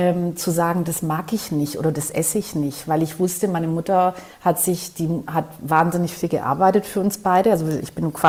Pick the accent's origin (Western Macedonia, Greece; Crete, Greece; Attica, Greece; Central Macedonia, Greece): Western Macedonia, Greece; kleines Bergdörfchen, also im Norden von Griechenland, bei Gosani.